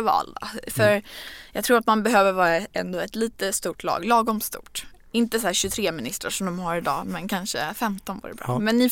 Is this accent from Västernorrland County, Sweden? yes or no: yes; Örnsköldsvik, Västernorrland County, Sweden; jag är uppvuxen i Örnsköldsvik